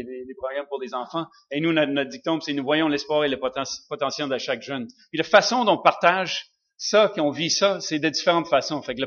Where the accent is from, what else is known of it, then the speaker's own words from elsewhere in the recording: Sherbrooke, Quebec, Canada; là où j'ai grandi à Sherbrooke. Puis quand j'ai quitté Sherbrooke, j'étais pas chrétien.